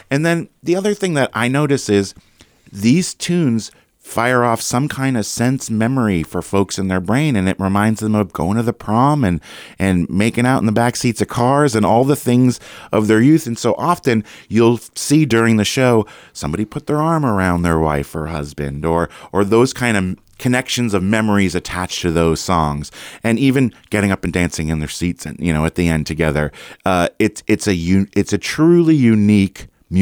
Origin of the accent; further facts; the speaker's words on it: Massachusetts, United States; I saw a show as a young person growing up in Massachusetts one summer.